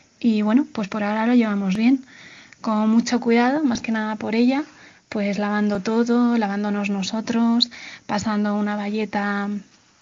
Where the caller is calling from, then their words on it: Madrid, Community of Madrid, Spain; de Madrid.